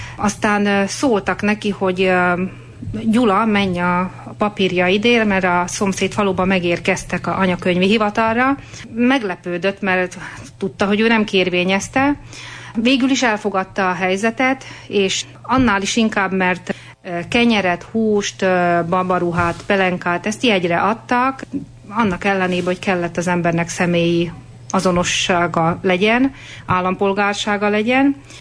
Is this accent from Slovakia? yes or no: yes; Felvidék, Slovakia; A kedves rádióhallgatók valószínűleg a nagy részük ismer, és tudják, hogy a Felvidékről származom, az Ipoly mellől. Tehát a mi községünkön nem folyik át az Ipoly, de az abból a régióból való vagyok.